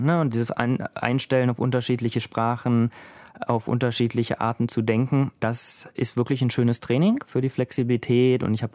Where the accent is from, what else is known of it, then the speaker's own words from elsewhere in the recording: Brandenburg, Germany; ich komme ja aus Brandenburg, aus Ostdeutschland, bin Mitte 30.